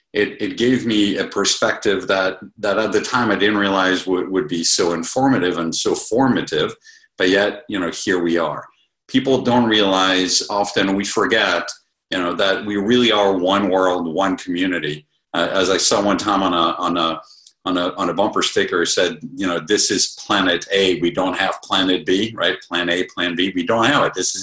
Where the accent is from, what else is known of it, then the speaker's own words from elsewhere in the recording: Côte d’Ivoire; I grew up in West Africa, in the Ivory Coast. And life there was extremely privileged.